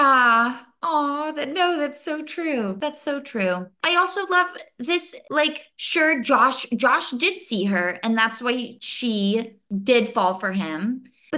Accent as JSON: {"language": "English", "town": "Alexandria", "region": "Virginia", "country": "United States", "tie": "born or raised there", "said": "Alexandria, Virginia."}